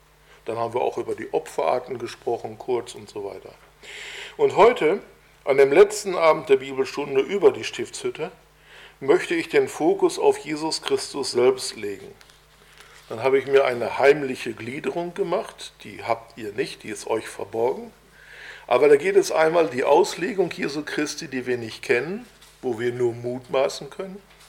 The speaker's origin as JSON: {"language": "German", "town": "Bochum", "region": "North Rhine-Westphalia", "country": "Germany", "said": "ich komme ja aus Nordrhein-Westfalen, da gehörte sich das, da war man, ich komme aus Bochum"}